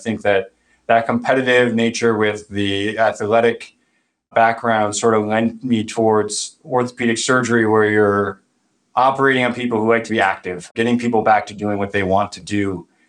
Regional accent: Menomonee Falls, Wisconsin, United States; I was born and raised just outside of Milwaukee in Menominee Falls. So hopefully some people in Stoughton are familiar with the area.

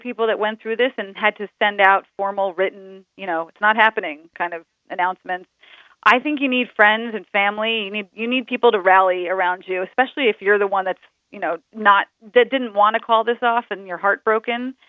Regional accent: New York, United States; And my ex-fiance was from California, and I was from New York.

